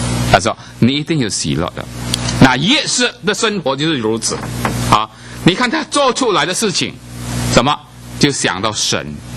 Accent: China; 我们中国人以前人都被卖到什么南洋去做卖猪仔的什么

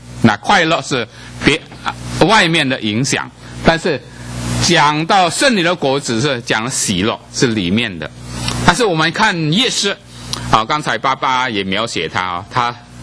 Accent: China; 我们中国人以前人都被卖到什么南洋去做卖猪仔的什么

